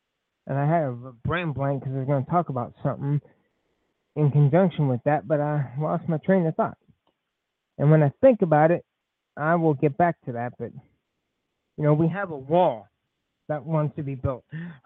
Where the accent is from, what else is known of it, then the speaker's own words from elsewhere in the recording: Indiana, United States; I mean, I'm from Indiana, and there's a place that's near and dear to my heart, Deer Creek Music Center.